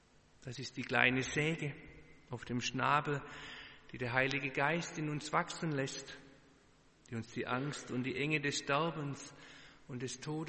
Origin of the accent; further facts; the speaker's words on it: Baden-Württemberg, Germany; accent: Swabian; first language Swabian German; An dieser Stelle ist mir mein schwäbischer Dialekt, meine Muttersprache, immer wieder hilfreich.